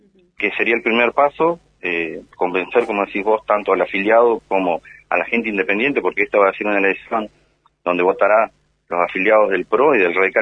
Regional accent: Gualjaina, Chubut, Argentina; soy de Gualjaina, casi nativo de Gualjaina. Mi mamá es de acá de Gualjaina. Casi me crié en Gualjaina, llevo más de 27 años. Tengo mi familia en Gualjaina, tengo mis raíces en Gualjaina.

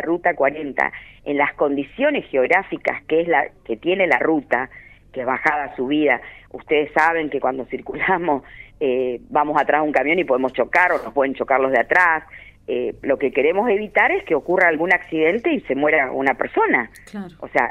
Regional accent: Río Negro, Argentina; nosotros somos vecinos argentinos que vivimos en la Patagonia, somos rionegrinos en este caso, chubutenses

